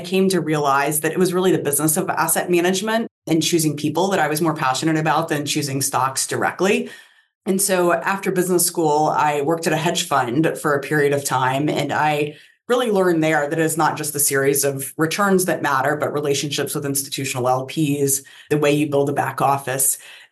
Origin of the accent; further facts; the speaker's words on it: Memphis, Tennessee, United States; I grew up in Memphis, Tennessee, the oldest of four children.